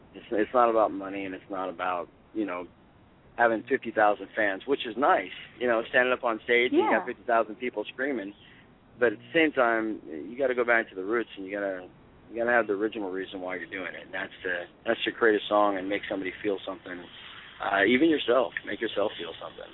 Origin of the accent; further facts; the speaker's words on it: Missoula, Montana, United States; I grew up in Missoula, so Missoula, when it's warm in the summer, I do not want to go when it's cold.